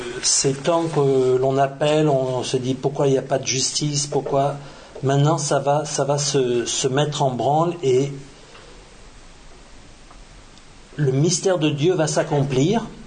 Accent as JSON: {"language": "French", "town": "Saint-Mandé", "region": "Île-de-France", "country": "France", "tie": "born there", "said": "Je suis né à Saint-Mandé, à l'hôpital militaire Béraud."}